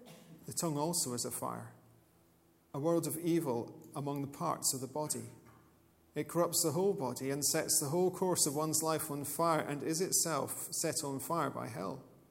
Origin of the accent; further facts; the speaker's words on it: Scotland, United Kingdom; However, I'm from Scotland